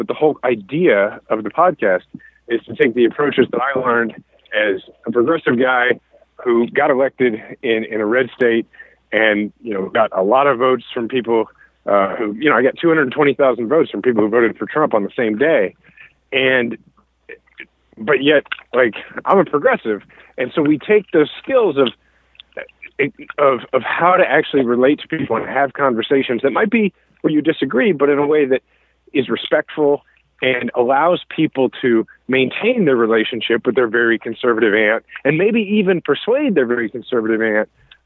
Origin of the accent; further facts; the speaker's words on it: Kansas City, Missouri, United States; I'm from Kansas City, so it's country music is, you know, I kind of grew up on country.